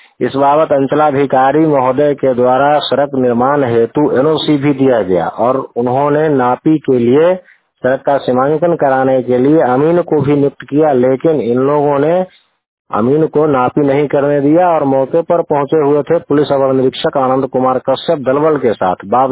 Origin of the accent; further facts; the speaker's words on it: Kursaha, Bihar, India; मैं ग्राम पोस्ट कुर्साहा थाना मोहद्दी नगर जिला समस्तीपुर का निवासी हूँ।